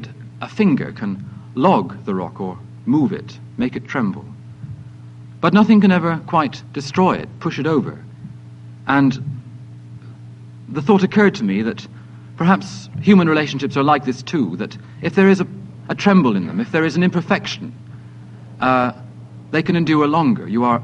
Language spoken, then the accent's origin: English; South West England, United Kingdom; I come from Cornwall, as Lois Shelton says. This is a Celtic land rich in mystery at the very west of England.